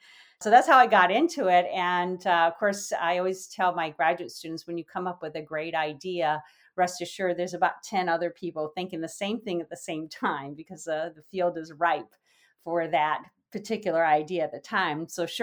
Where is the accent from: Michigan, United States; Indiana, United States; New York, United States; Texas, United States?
Michigan, United States; I graduated from Hope College in Holland, Michigan. I grew up in Michigan and got my bachelor's degree in biology there.